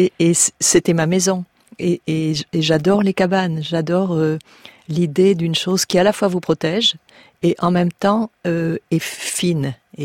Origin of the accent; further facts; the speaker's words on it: Arcachon, Nouvelle-Aquitaine, France; born there; je venais d'Arcachon, où, comme vous savez, le sable efface le sable et que les traces ne durent pas. Donc moi, je suis née dans un lieu où je pensais que l'histoire n'existait pas.